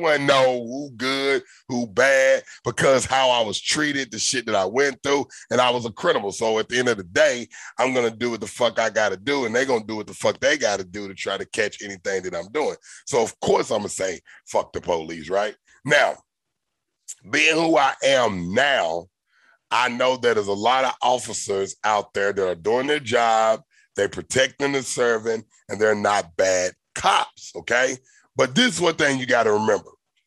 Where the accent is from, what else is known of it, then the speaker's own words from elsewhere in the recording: Southern US, United States; I grew up in the South, and the South is not the same.